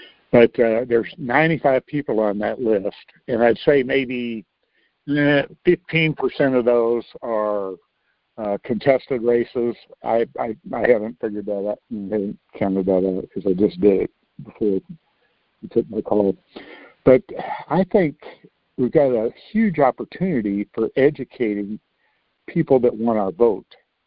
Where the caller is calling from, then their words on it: Texas, United States; Okay, I'm in Texas.